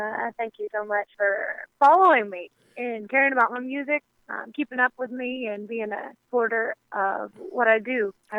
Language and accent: English; Millbrook, Alabama, United States; Well, I'm from Alabama, a little town called Millbrook, and I love that area.